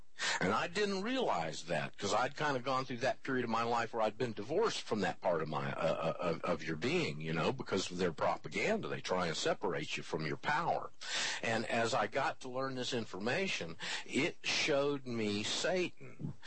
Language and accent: English; Panama City, Florida, United States; born there; I was born in Panama City, Florida, the Redneck Riviera, as it's affectionately referred to.